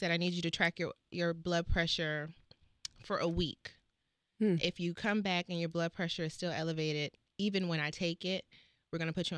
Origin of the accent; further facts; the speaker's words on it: New Orleans, Louisiana, United States; I'm originally from New Orleans.